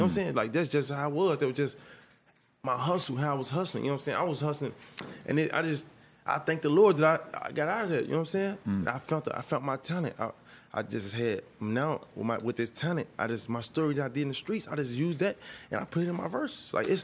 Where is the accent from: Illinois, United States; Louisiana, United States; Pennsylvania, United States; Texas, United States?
Illinois, United States; Chicago; Okay, my family always from the west side of Chicago. You know what I'm saying? I grew up on North Avenue.